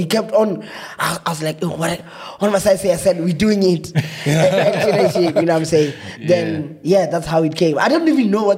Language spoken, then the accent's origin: English; Limpopo, South Africa; Yeah, I'm from Limpopo. I grew up with my staying with my granny.